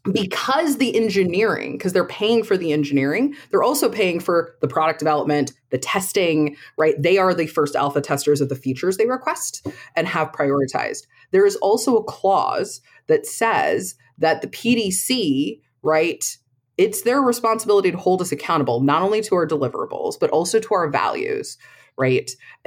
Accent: New York, United States; So my dad was a quant on Wall Street when I was a kid, right? So, like, I grew up around that in New York in the 90s.

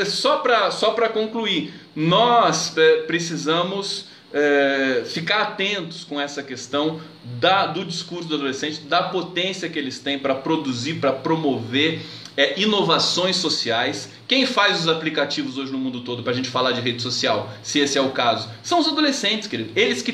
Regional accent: Brazil; eu posso estar numa ditadura, mas eu vou viver dignamente porque eu sou brasileiro

